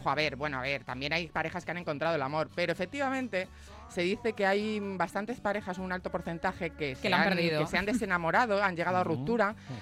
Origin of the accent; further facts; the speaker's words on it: Spain; pues eso de que nos hemos sentido atraídos por otros viajeros, somos los europeos que más le pasa eso.